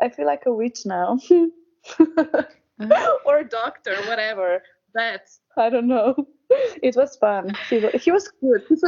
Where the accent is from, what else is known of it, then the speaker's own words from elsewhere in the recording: Ljubljana, Slovenia; English is a second language; So yeah, I was born and bred in Ljubljana.